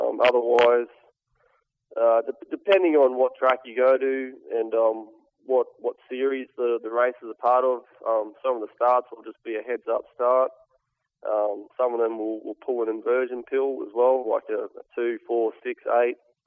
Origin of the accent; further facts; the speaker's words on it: Brisbane, Queensland, Australia; I'm from Brisbane in Queensland, which is sort of to the northeast of the country.